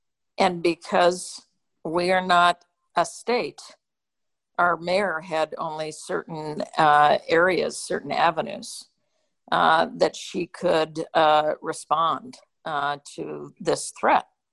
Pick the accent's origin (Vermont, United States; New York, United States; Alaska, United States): Alaska, United States; Listen, I'm from Alaska. There's 600,000 people in it, and we have representation there.